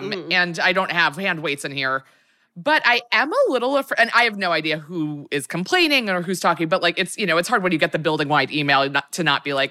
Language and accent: English; United States; I think part of it is being American.